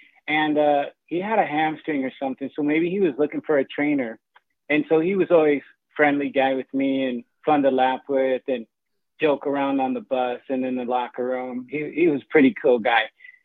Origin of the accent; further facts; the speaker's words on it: Fostoria, Ohio, United States; Cape came to my hometown when I was a football manager, and I didn't get to go to the game, Fostoria, but they played Fostoria in the playoffs.